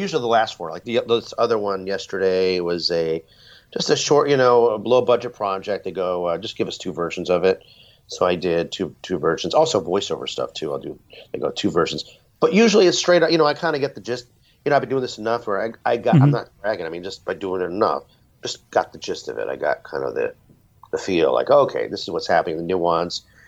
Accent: New York, United States; now in Los Angeles, United States; Because I'm from New York and I can't get a great slice of pizza if my life depended on it.

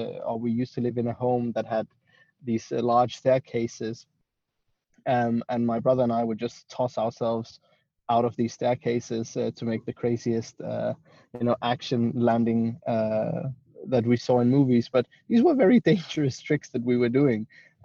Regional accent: Denmark; I grew up in Denmark

